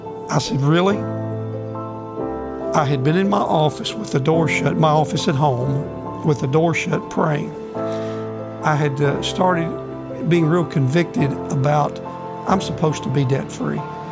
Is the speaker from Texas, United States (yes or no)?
no; Fulton, Kentucky, United States; We're from Fulton, Kentucky.